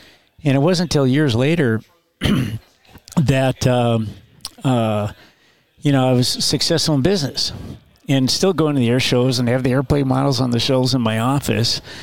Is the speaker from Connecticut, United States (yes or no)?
no; Green Bay, Wisconsin, United States; and I grew up in Green Bay, Wisconsin, in a blue-collar working-class town where everybody was first or second generation off the farms and stuff like this